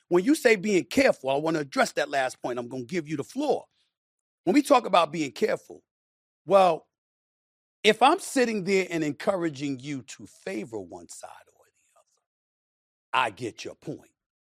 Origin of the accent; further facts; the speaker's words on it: Hollis, New York, United States; my boys that I grew up with in Hollis